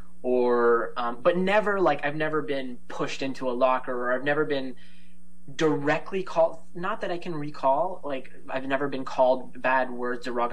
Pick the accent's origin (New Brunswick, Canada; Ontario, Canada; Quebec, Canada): New Brunswick, Canada; Fredericton; first language fr; English is a second language; Fredericton is a fairly, I'm pretty sure it's 75,000-80,000 for population, but my first language is French primarily, so I went to the only French school in the city, Ecole Sainte-Anne